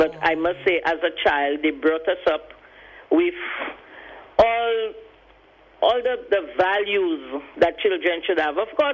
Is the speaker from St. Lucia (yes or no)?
yes; Castries, St. Lucia; I was born in St. Lucia, right. Actually from Castries, La Panse, to be correct.